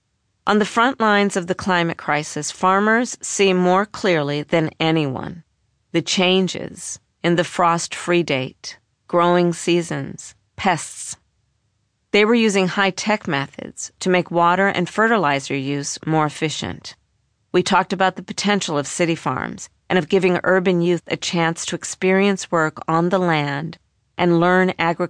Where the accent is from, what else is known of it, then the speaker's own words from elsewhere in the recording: Los Angeles, California, United States; The Los Angeles Times, my hometown newspaper, published its electoral endorsements.